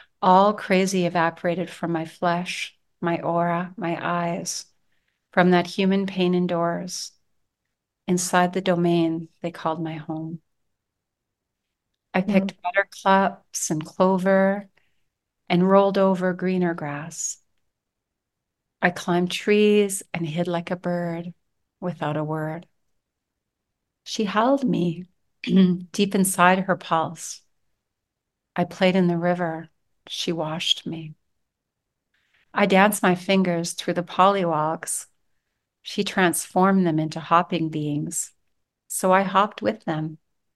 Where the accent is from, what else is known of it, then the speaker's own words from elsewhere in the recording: Canadian Shield, Canada; growing up in the Canadian Shield in the middle of the bush as a child